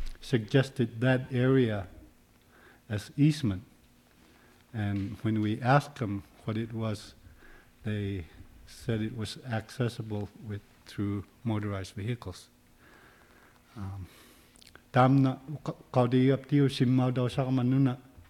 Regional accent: Barrow, Alaska, United States; I'm from Barrow, Alaska.

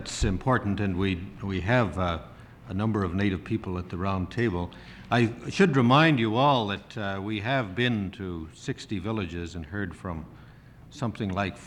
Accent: Canada; I can say as a Canadian

